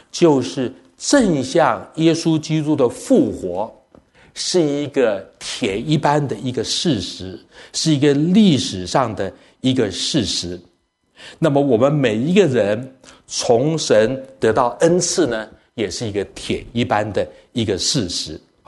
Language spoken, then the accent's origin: Chinese; Taiwan; 我从台湾来